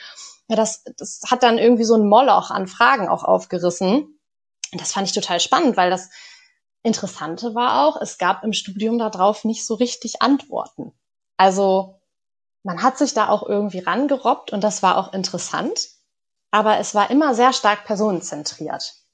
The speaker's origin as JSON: {"language": "German", "town": "Harpstedt", "region": "Lower Saxony", "country": "Germany", "lives_now": "Bremen, Germany", "said": "ich bin ja ein Dorfkind, ne? Ich komme ja ursprünglich aus Harbstedt. Ich glaube, das kennen gar nicht so viele. Und bin dann aber ganz schnell auch nach Bremen rübergesiedelt"}